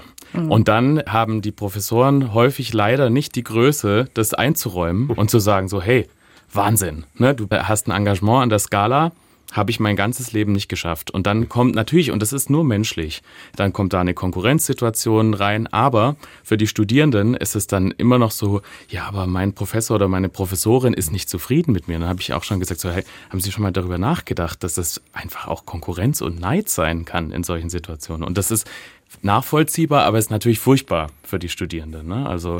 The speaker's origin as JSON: {"language": "German", "town": "Tübingen", "region": "Baden-Württemberg", "country": "Germany", "said": "Ja, ich komme aus Tübingen, genau."}